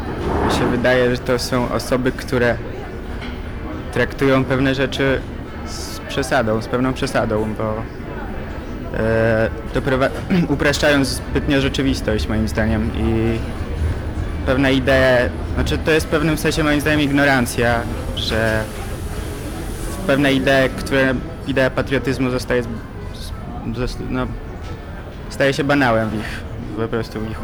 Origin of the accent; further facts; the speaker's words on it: Armenia; Polish is a second language; sam jestem obcokrajowcem, na przykład miałem wczoraj takie doświadczenie. Przechodziłem przez park, rozmawiałem z kolegą po ormiańsku, jestem z Armenii